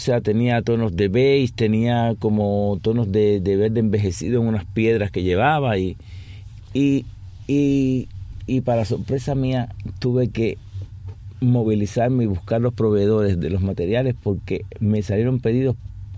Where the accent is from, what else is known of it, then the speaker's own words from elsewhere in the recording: Cuba; moved away; como ya me fui de Cuba, que era el lugar que lo ata más a uno